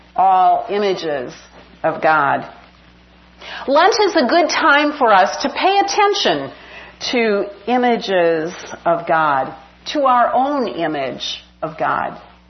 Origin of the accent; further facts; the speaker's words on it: Midwest, United States; I grew up in the Midwest where at night, because it's dark in the city, you can really see a lot of stars.